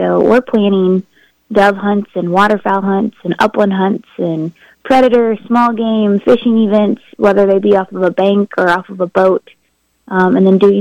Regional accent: Dodge City, Kansas, United States; I grew up in Southwest Kansas. A little shout out to Dodge City, Kansas. And, grew up enjoying the outdoors.

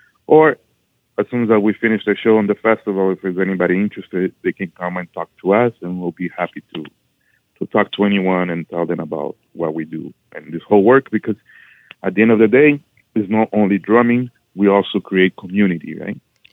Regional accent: Salvador, Bahia, Brazil; We're going to bring the music from Salvador Bahia, Brazil, which is my hometown.

